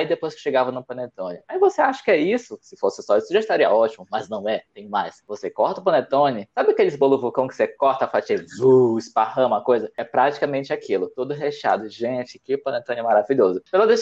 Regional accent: Amazon, Brazil; moved away; Eu estou longe da minha terra desde 2016. O que eu tenho saudade de lá são de algumas comidas bem pontuais, né? Porque as comidas da Amazônia são exóticas, diferentosas.

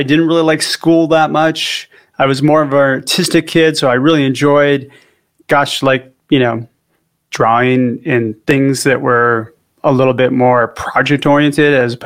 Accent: California, United States; So I am actually a California native, surprisingly. I grew up just outside of Malibu.

